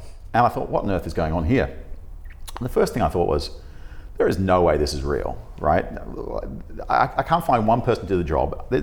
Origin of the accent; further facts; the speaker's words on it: Indonesia; I grew up in Indonesia